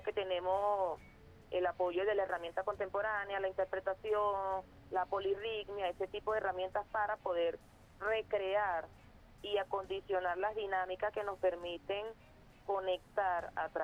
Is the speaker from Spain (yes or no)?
no; Venezuela; Entonces también es una cosa de fraternidad, de familiaridad, de unión como venezolanos, porque estamos todos cerca